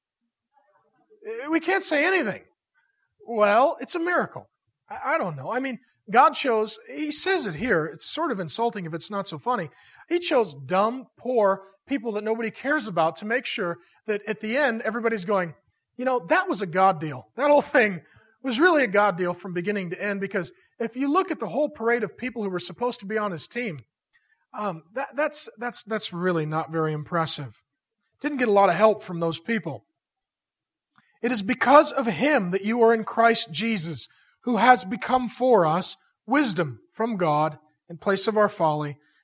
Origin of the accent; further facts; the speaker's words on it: SeaTac, Washington, United States; I grew up in SeaTac. No one influential lives in SeaTac.